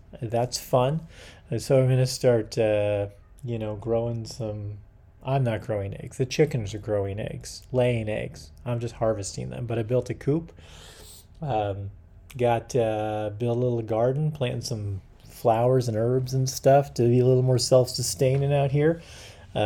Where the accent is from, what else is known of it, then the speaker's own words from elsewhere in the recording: California, United States; Everyone tells me all the time, because I grew up in California, to chill out on the in and out.